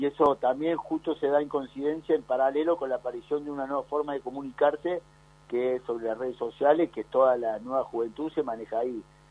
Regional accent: Argentina; le dé seguridad a los dueños del oro que somos todos los argentinos.

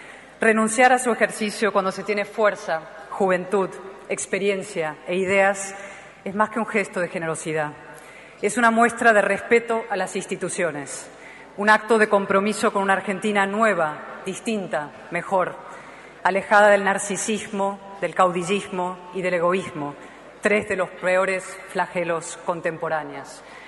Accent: Spain; Vengo de España con un mensaje de esperanza.

